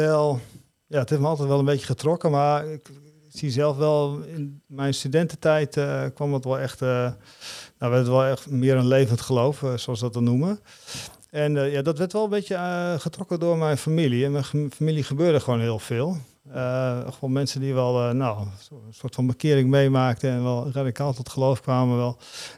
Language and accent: Dutch; Dalfsen, Overijssel, Netherlands; also born or lived in Zutphen; En op 7e ben ik verhuisd naar Dalfsen. En heb ik eigenlijk gewoond tot mijn 18e. Totdat ik naar Groningen ging voor de studie. En dus ik ben eigenlijk getogen eigenlijk meer in Dalfsen.